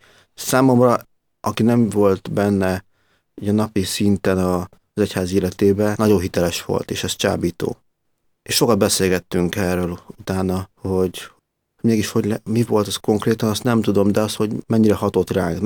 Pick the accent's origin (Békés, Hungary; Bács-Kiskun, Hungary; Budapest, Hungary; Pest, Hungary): Bács-Kiskun, Hungary; Szabadszállás; Én Szabadszállásról származom, ott nőttem fel. Ez egy Bácsiskó megyei település, Kecskemét, fel egy 25-30 kilométerre.